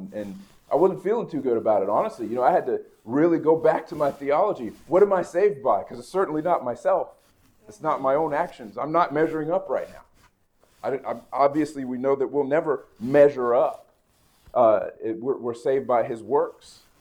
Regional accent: United States; As an American, that can also be a common struggle.

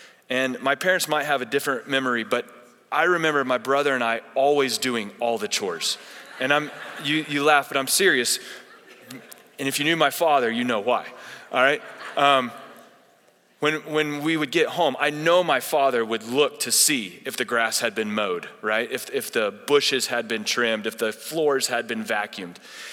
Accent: Oklahoma, United States; We grew up in Oklahoma, so Oklahoma City Thunder, Chris Chan already said it, big game tonight.

